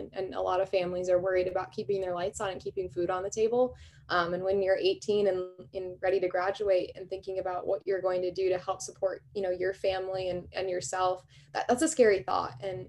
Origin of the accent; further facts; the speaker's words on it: Hot Springs, South Dakota, United States; it was the first year in 72 years that they didn't host the competition in my hometown of Hot Springs. So it was the first event that I got to go home to.